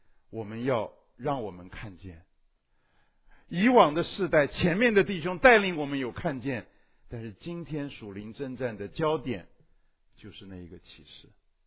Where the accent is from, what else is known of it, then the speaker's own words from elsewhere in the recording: China; 啊，我们是中国人，中国人搞定中国人还好一点，但是也难搞。